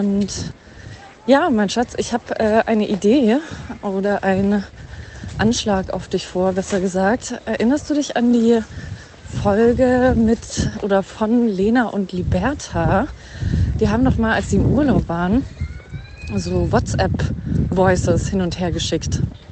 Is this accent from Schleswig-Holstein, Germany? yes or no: no; Munich, Bavaria, Germany; Richtig aufregend, ey. Wieder meine alte Heimat. Ich glaube, ich war das letzte Mal. Wann war ich das letzte Mal in München? Vor 5 Jahren ungefähr.